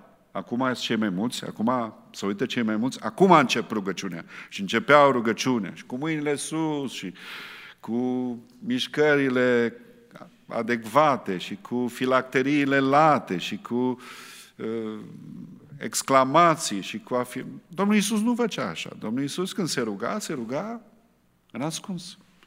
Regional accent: Romania; a, sunteți români? Da, suntem români și suntem în vizită.

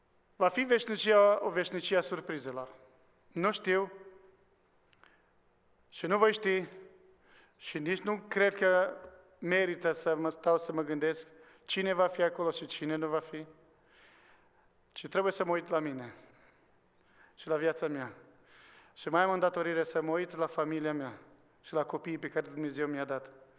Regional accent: Dej, Cluj County, Romania; e din Dej, eu sunt din Dej, și trebuia să ajung acolo

